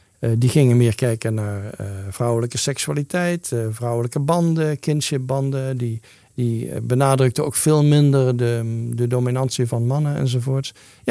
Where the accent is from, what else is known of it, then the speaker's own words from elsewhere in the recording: Netherlands; Ik ben een Nederlander, dus ik kijk op een andere manier, denk ik, naar dit soort zaken.